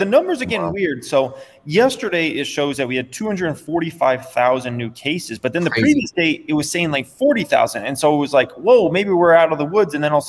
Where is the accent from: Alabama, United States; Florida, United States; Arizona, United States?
Arizona, United States; Phoenix; now in Las Vegas, United States; Like for me, I grew up in Phoenix, Arizona, a very newish city, right? Nowadays, I live in Vegas